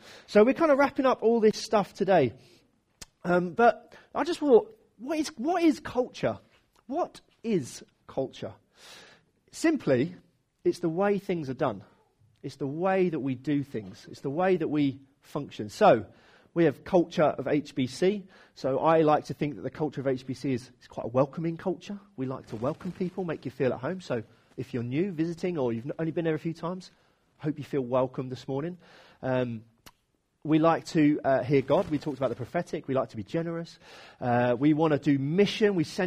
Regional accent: United Kingdom; We do some weird things in our culture. It's just the way that we do life as British people.

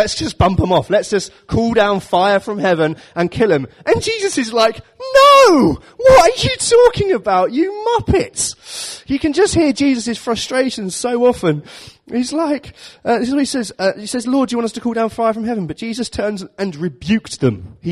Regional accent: London, United Kingdom; Sometimes I'll say, I'm from London. I can do what I like.

